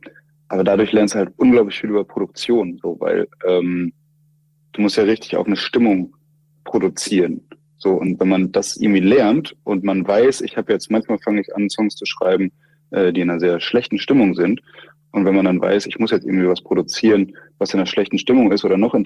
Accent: Nordhorn, Lower Saxony, Germany; Also ich bin aufgewachsen in Nordhorn. Für Leute, die das nicht kennen, wahrscheinlich die meisten. Das ist direkt an der niederländischen Grenze.

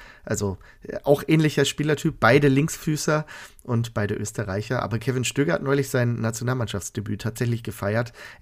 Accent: Bavaria, Germany; Wir kommen ja aus Bayern, da müssen wir so sprechen, ne?

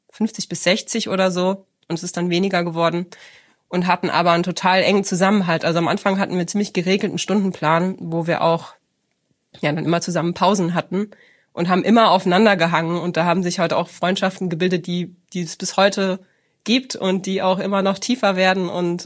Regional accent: Michelstadt, Hesse, Germany; Also ich bin aus Michelstadt

